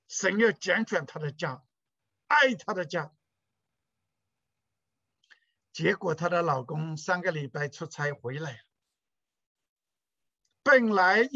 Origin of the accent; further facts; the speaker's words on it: China; 在中国我们家乡